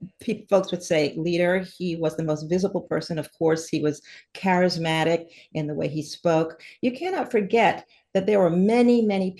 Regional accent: Maryland, United States; so many others who were doing so many things in my home state of Maryland

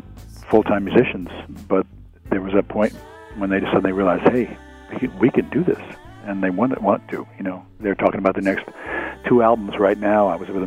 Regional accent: New York City, New York, United States; I grew up in the city, so we're New Yorkers.

